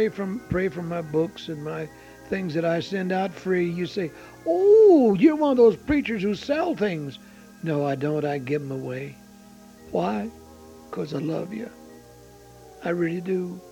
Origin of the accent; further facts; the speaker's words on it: United States; I thank God I'm an American.